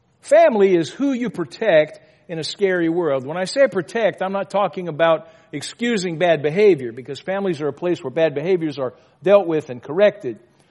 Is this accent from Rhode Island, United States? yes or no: no; Louisiana, United States; When I was growing up in Louisiana, the family typically included the kids that lived on the street because they were always there.